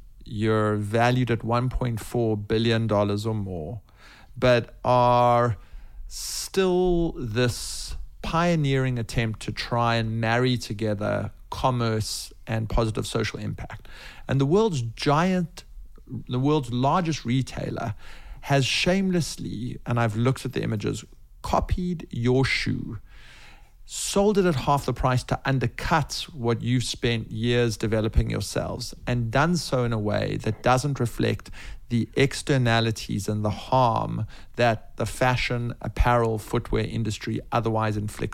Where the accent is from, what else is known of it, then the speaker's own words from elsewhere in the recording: South Africa; eucalyptus from my home country, South Africa